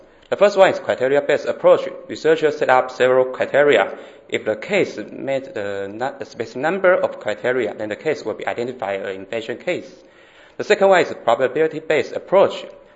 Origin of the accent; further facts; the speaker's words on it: Taiwan; English is a second language; I'm from Taiwan. As the only one foreign presenter, I'm nervous now, especially in Taiwan, it's midnight.